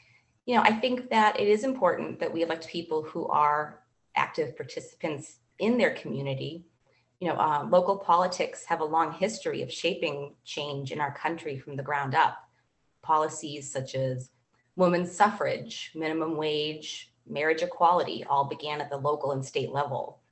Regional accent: Walpole, Massachusetts, United States; now in Franklin, United States; So I grew up in Walpole, just right down the road, and I am a product of the public school systems. My family moved here to Franklin in 2017.

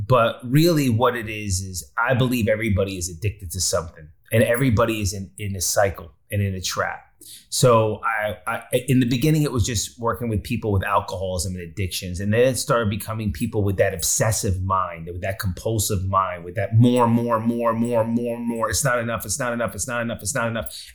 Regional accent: New Jersey, United States; even from being the fat kid growing up in Jersey.

